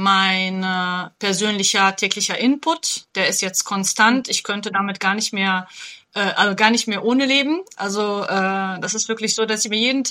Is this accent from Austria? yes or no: no; Italy; ich bin in Italien aufgewachsen, arbeite hier und meine ganze Umgebung, außer meiner Mutter, die hier lebt, ist halt alles auf Italienisch.